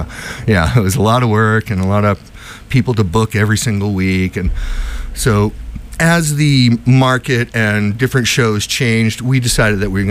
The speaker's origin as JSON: {"language": "English", "town": "Weymouth", "region": "Massachusetts", "country": "United States", "tie": "born there", "said": "Yes, I was born in Weymouth"}